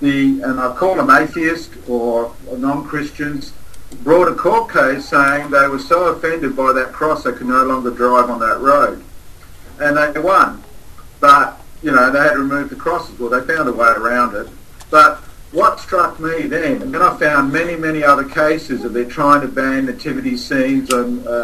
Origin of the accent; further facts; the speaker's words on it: Australia; also born or lived in United States; now in Philippines; I've lived in many. I'm living in the Philippines. I'm from Australia. I lived for 18 months in America, ended last year.